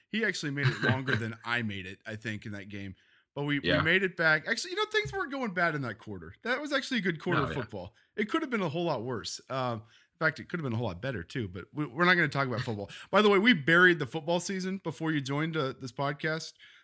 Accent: Topeka, Kansas, United States; So me too, man. So yeah, us Topeka people don't have a lot to do on Saturdays.

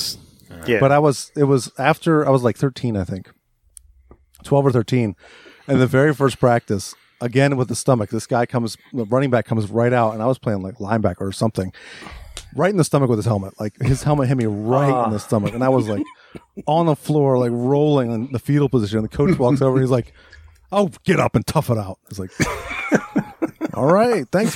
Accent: Washington, D.C. area, United States; So we all grew up in the right outside DC area.

